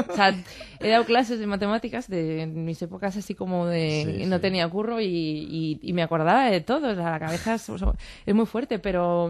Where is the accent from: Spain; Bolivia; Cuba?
Spain; Pamplona, Navarre; moved away as an adult; yo soy de Pamplona, un poco la idiosincrasia de Pamplona, abandonas la Pamplona y vienes a la capital como a vivir tu sueño